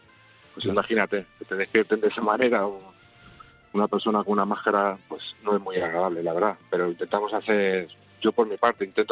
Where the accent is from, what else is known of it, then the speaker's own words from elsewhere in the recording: Madrid, Community of Madrid, Spain; now in Guadalajara, Spain; yo soy de Madrid, ahora vivo en Guadalajara